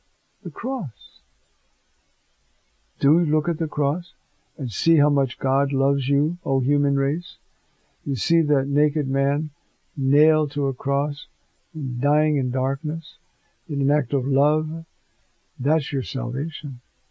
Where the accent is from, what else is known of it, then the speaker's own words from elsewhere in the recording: Ireland; I'm Irish. I'm not Jewish. And yet I'm a priest.